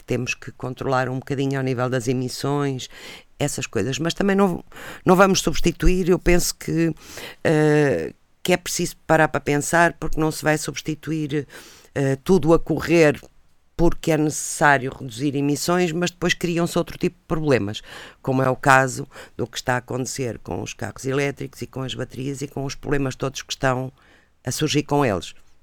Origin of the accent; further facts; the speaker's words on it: Pampilhosa da Serra, Coimbra, Portugal; Falo, por exemplo, da Pampilhosa da Serra, que é a minha terra natal